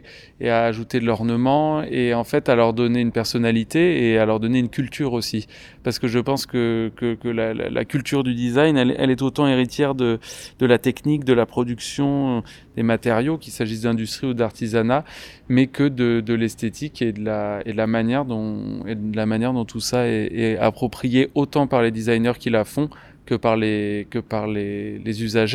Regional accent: Occitanie, France; Moi, je ne suis pas de la région, je viens des Cévennes

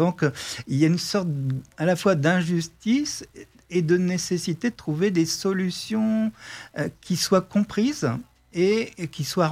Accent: France; j'ai retrouvé presque les mêmes problématiques que mon enfance ici en France

